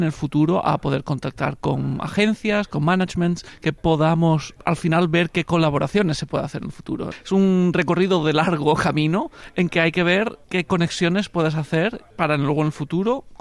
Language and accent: Spanish; Andalusia, Spain; now in Netherlands; soy de Andalucía, del sur de España, aunque vivo en los Países Bajos desde hace mucho tiempo.